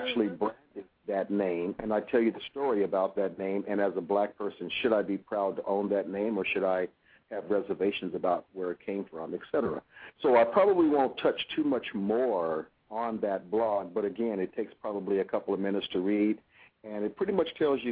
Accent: California, United States; Well, you know, I'm here in California. I'm from the Silicon Valley.

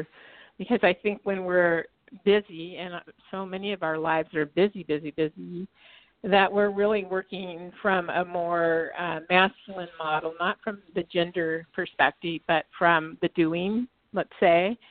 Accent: Oregon, United States; I was just in Mexico, just got back on Sunday evening, and I grew up on the Oregon coast.

